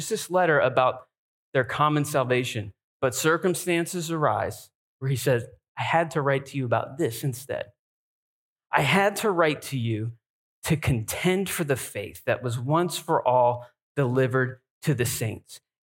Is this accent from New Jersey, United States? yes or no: no; New Hampshire, United States; And as I thought about this, I thought about growing up in New Hampshire and having the opportunity to go to baseball games at Fenway Park.